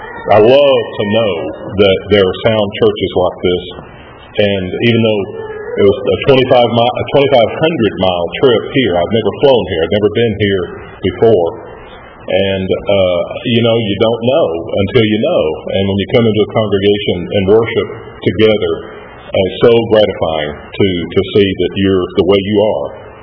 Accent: Texas, United States; I'd brag, being Texan, I'd have to brag about it.

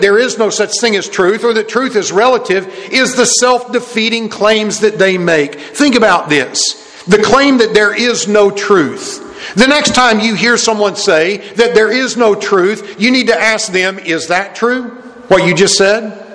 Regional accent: Oklahoma, United States; like in, where I grew up in Oklahoma, the capital of Oklahoma was once in Guthrie and now it's in Oklahoma City.

